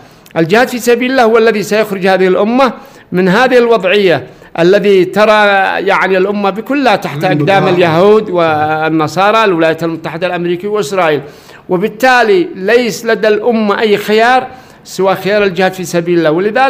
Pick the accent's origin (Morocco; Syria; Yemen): Yemen